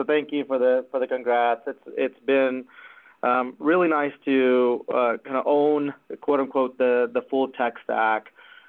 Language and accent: English; Texas, United States; now in Pittsburgh, United States; And being that I'm from Texas, it's a new venture, but it's a fantastic town.